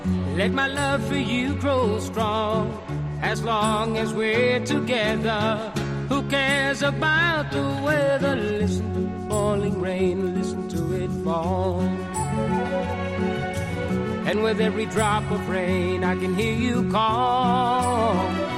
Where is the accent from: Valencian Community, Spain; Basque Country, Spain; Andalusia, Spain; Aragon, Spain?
Aragon, Spain; now in Madrid, Spain; como yo soy un maño en el exilio, en el amable exilio de Madrid